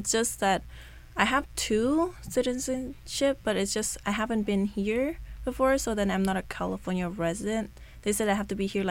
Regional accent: Takhmao, Kandal, Cambodia; I was raised in Takmal, which is right near the capital city of Phnom Penh.

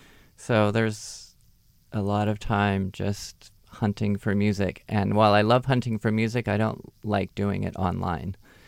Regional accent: Long Beach, California, United States; now in Pasadena, United States; I grew up in Long Beach. I've lived in urban areas, suburban areas. I live in Pasadena now all my life

